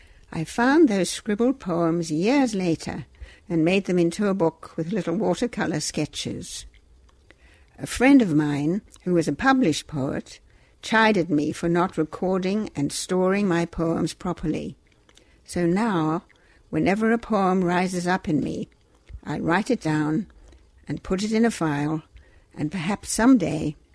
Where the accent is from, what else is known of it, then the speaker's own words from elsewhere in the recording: South Africa; now in United States; I grew up in South Africa, was educated in the British system